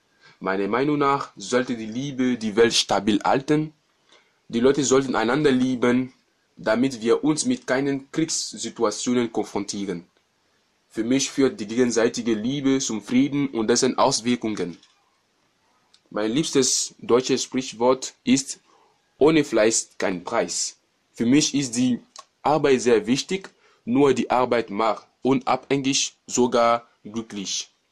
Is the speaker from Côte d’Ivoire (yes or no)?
yes; Côte d’Ivoire; German is a second language; Ich komme aus der Elfenbeinküste. Ich lerne Deutsch